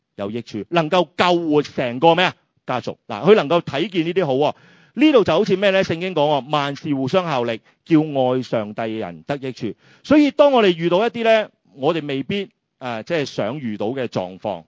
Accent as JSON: {"language": "Cantonese", "town": "Chaozhou", "region": "Guangdong", "country": "China", "said": "因为我系潮州人"}